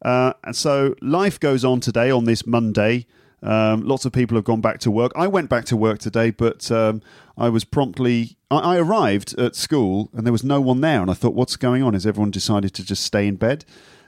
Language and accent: English; England, United Kingdom; Because I'm English.